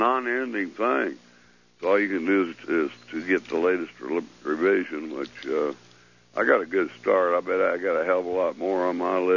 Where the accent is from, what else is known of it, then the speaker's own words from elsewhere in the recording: England, United Kingdom; I am English, of course.